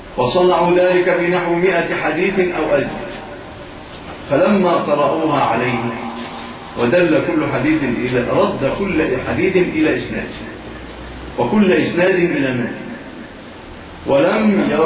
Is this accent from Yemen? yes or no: no; Egypt